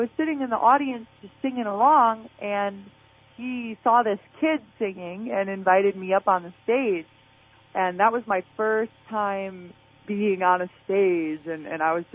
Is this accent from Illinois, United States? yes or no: yes; Illinois, United States; I'm from Northern Illinois, and I grew up in a family that just really loved music. My dad played in rock bands in Chicago, and my mom plays accordion and sang in the church.